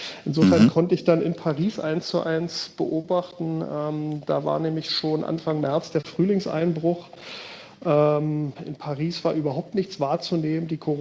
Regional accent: Berlin, Germany; born there; now in Bergedorf, Germany; dass ich natürlich als gebürtiger Berliner der Großstadt und diesen Großstadtflair von meinem ganzen Lifestyle her sehr, sehr nahestehe

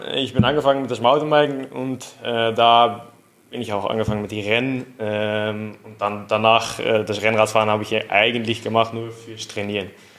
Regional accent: Netherlands; German is a second language; now in Seeboden, Austria; Ich bin auch ein Holländer, so wie der Nick und die Marielle.

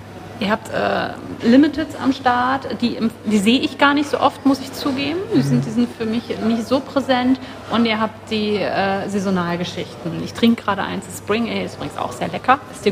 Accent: Hamburg, Germany; als Hamburger habe ich da schon eine erste Barriere.

